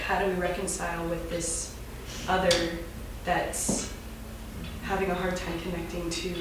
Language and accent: English; Nashville, Tennessee, United States; I grew up in Nashville, and there was a lot of cognitive dissonance around hearing the gospel on Sunday